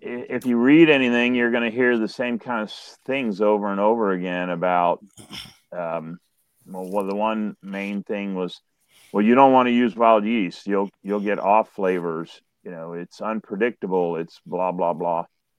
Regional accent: Florida, United States; now in Kentucky, United States; You know, I came to Kentucky. I grew up in South Florida. I came here in 1980.

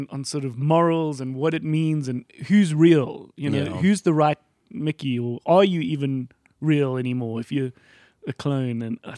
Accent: South Africa; I sent him a mail on a whim. Hey, I'm from South Africa.

